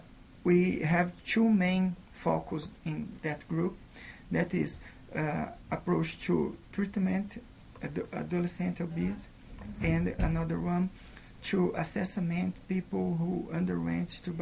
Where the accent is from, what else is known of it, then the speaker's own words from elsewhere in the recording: Maringá, Paraná, Brazil; English is a second language; I'm from Brazil. I live in Maringá. Maringá is located in the Paraná state in the south, next to São Paulo.